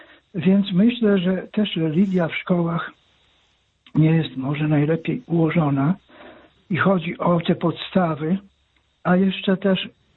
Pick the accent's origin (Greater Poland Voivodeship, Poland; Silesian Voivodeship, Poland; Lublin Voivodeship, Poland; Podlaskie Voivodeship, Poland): Podlaskie Voivodeship, Poland; Suwałki; pochodzę z Suwałk.